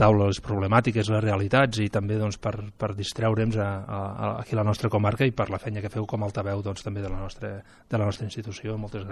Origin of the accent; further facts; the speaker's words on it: Porrera, Catalonia, Spain; també tinc una miqueta de terra allà al meu poble, allà a Porrera